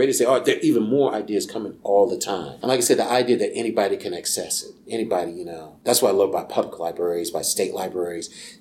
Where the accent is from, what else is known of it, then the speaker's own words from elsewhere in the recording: Columbia, South Carolina, United States; I'm from Columbia, and I grew up in the Eau Claire community, and there was a library, a storefront on Fairfield Road across from Maurice Alcorn Middle School.